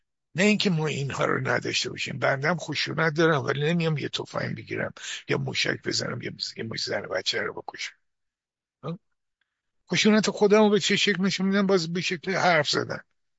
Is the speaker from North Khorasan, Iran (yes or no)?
no; Tehran, Tehran Province, Iran; born there; منم تو جنوب شهر تهران به دنیا آمدم